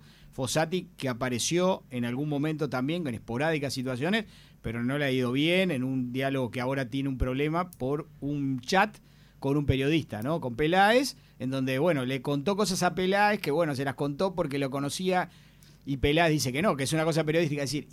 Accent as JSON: {"language": "Spanish", "country": "Uruguay", "said": "lo digo como uruguayo"}